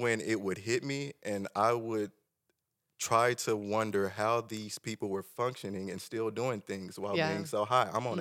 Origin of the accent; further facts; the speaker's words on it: Tulsa, Oklahoma, United States; I'm originally from Tulsa.